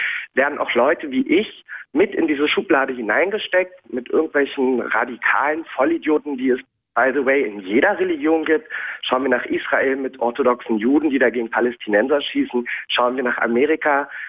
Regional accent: Berlin, Germany; mich selbst als deutsch. Ich bin viel mehr Deutscher als Türke. Wenn ich in die Türkei reise, dann besuche ich dort meine Verwandten. Mein Leben ist aber hier in Berlin. Das ist meine Heimat.

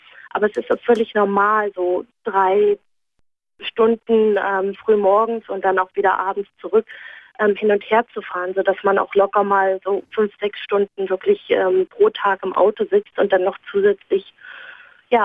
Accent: Germany; now in Canada; in der Hinsicht bin ich typischer Deutscher, dass ich da auch sehr zielstrebig bin und sehr gewillt bin, meine deutsche Kultur aufrechtzuerhalten.

